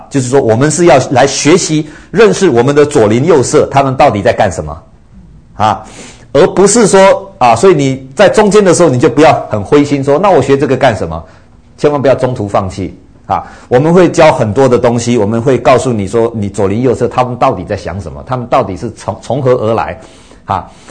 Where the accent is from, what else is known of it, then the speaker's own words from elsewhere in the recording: Taiwan; 我本身啊是从台湾来的，我也是民间宗教，所以说实在很多佛教的那些什么心经啊什么，在我小时候我都会背啊，但是自从我信了耶稣基督以后